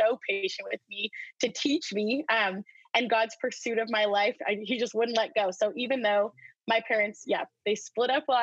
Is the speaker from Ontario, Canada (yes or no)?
no; Whistler, British Columbia, Canada; also born or lived in Vernon; just like Dan said, and I grew up in Whistler. And then when I was in high school, we moved to Vernon, which is up in the Okanagan by Kelowna.